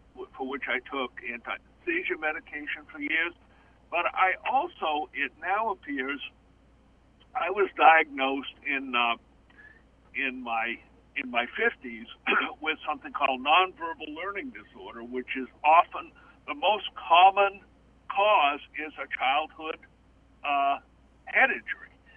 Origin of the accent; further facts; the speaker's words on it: Boothbay Harbor, Maine, United States; kindergarten and graduating from high school with the same 40-some-odd kids in Boothe Bay Harbor. So that's my hometown.